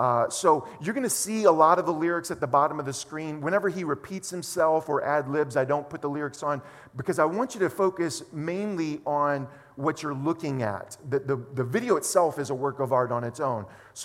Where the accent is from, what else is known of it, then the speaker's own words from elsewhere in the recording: New Orleans, Louisiana, United States; The band leaders, by the way, for the last few years, have made their home in my hometown of New Orleans.